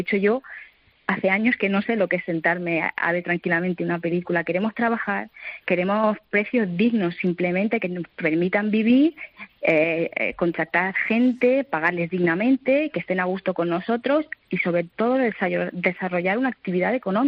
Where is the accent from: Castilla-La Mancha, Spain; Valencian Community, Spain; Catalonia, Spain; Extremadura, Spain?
Catalonia, Spain; Mataró; Yo, de hecho, provengo de una gran ciudad. Yo crecí y nací en Mataró, en Barcelona, la provincia de Barcelona.